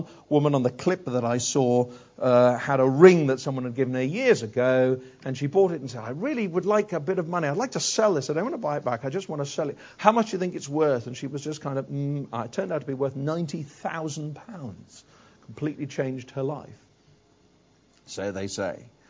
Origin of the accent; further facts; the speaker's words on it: Wales, United Kingdom; Maybe it's because I'm Welsh.